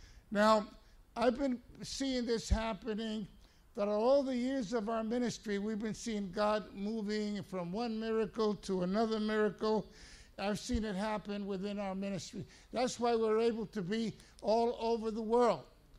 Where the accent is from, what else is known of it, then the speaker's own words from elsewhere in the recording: New York, United States; So I come from New York, and I don't know anything about Chicanos, and I don't know anything about the language.